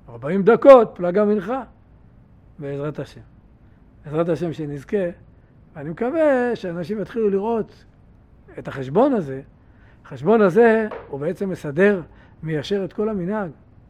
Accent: Jerusalem, Jerusalem District, Israel; הווה אומר שאנחנו כירושלמים נוהגים על פי מרן

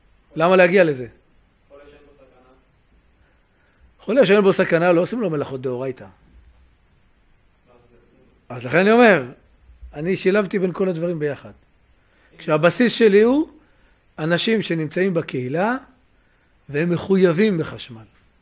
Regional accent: Jerusalem, Jerusalem District, Israel; אני זוכר, כשהיינו ילדים בשוק, שוק מחנה יהודה, שוק בוחרים בירושלים

